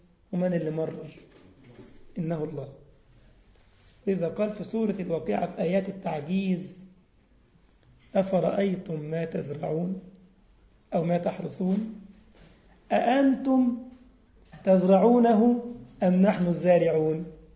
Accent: Egypt; طبعا الجاموس عندنا في مصر يعني العجول

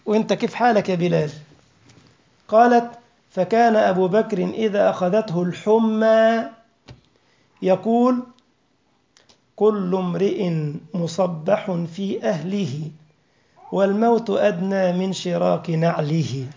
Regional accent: Egypt; يعني ده موجود عندنا في مصر في منطقة اسمها مرسى مطروح

